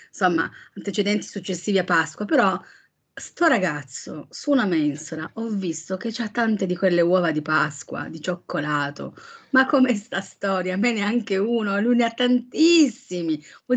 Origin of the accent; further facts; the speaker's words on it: Turin, Piedmont, Italy; Per fortuna non ha capito subito che io sono di Torino